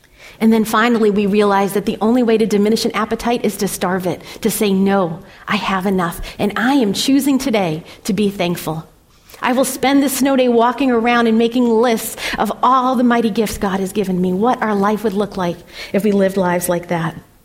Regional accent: Lowell, Massachusetts, United States; I grew up in Lowell. My family was very poor.

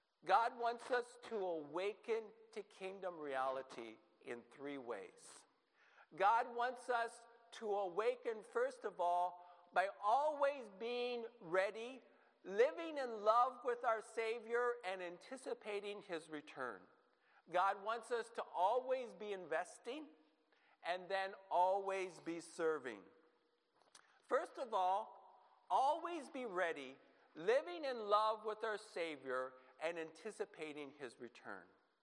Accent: Williamsport, Pennsylvania, United States; I grew up in Williamsport, PA

